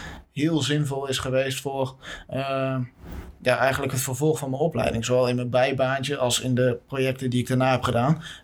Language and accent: Dutch; Gelderland, Netherlands; Ja, ik kom uit de Betuwe. Dus dan zeggen ze, jullie werken allemaal tussen de appels en de peren.